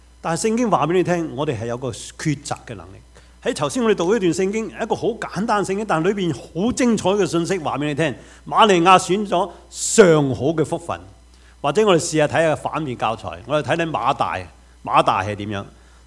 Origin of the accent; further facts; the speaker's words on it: China; 我们中国人很喜欢有这种的所谓命运色彩